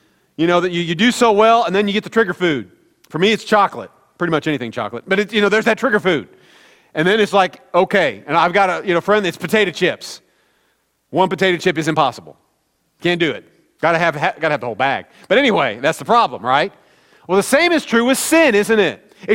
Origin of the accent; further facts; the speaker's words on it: Kansas City, Missouri, United States; I'm from the Midwest, from Kansas City, that's what we like, okay?